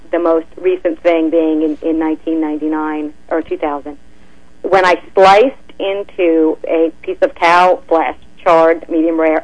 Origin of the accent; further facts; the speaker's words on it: New York, United States; now in Florida, United States; I moved to Florida about 12 years ago, and I came from New York.